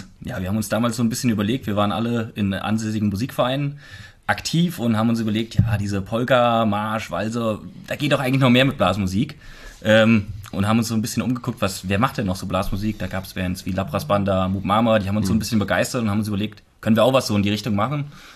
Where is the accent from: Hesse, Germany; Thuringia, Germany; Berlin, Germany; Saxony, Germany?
Hesse, Germany; Wackenzell; Ja, ich komme aus Wackenzell bei Hünfeld.